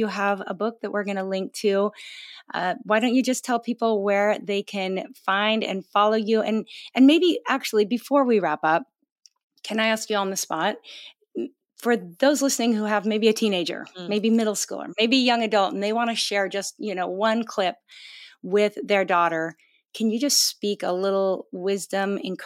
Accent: Hawaii, United States; I thought Portugal was freezing, but we're from Hawaii.

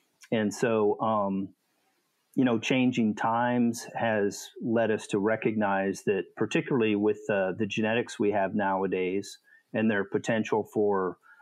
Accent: United States; I thought that was that was odd for me being an American where we don't have haven't had that limitation.

